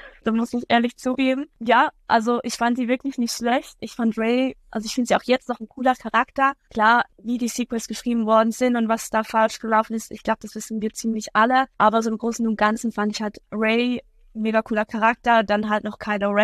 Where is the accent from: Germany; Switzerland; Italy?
Switzerland; Wie gesagt, ich komme aus der Schweiz